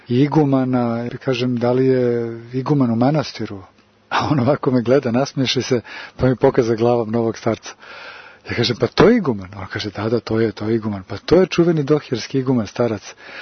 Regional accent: Serbia; ja sam iz Srbije

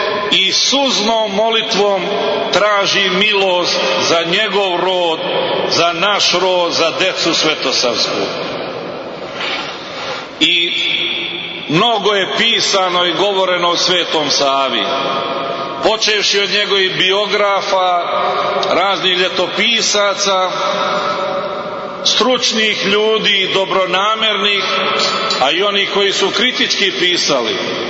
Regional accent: Serbia

